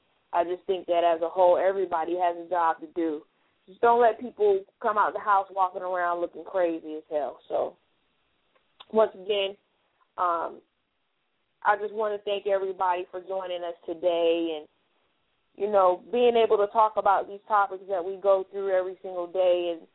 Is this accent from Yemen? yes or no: no; Germany; You know, I was raised in Germany.